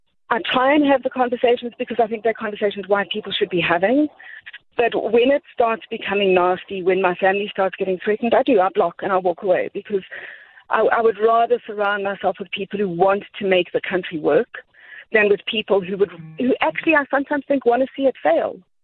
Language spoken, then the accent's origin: English; South Africa; I'm not Australian. I'm South African. I don't call myself an African. That's a different thing. But I am South African. I believe in this country. I own land.